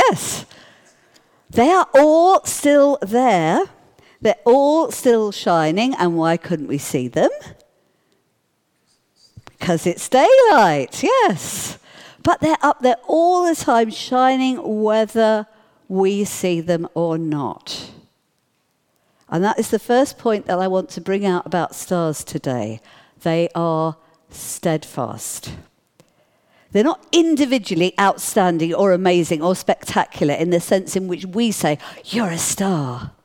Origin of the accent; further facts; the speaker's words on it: London, United Kingdom; I grew up in London, where the light of all the street lamps means you can't really see the stars very well.